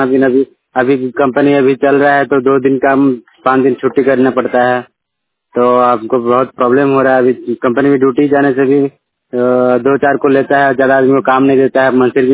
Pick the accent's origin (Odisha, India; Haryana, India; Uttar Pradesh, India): Odisha, India; मैं उड़ीसा का रहने वाला हूँ।